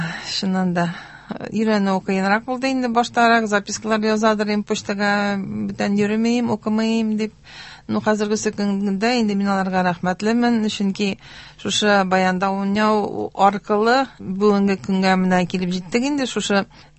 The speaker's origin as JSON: {"language": "Tatar", "town": "Ufa", "region": "Bashkortostan", "country": "Russia", "tie": "born or raised there", "said": "Әйе, мин Уфада туып үстем, мәктәптә укыдым"}